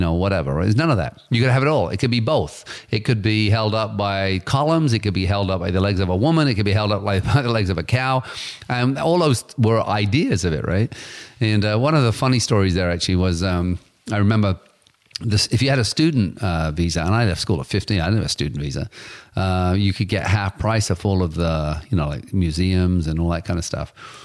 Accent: England, United Kingdom; I grew up in England

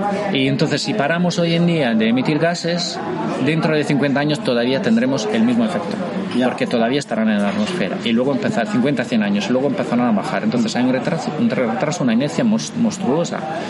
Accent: Italy; Tú conoces Venecia, yo soy italiano y he estado en Venecia varias veces con el agua en la plaza.

